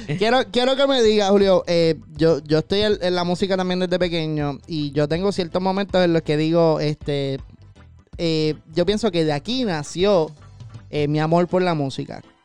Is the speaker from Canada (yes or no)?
no; Caguas, Puerto Rico; Yo soy de Cagua y pues lo más que iba a la playa era San Juan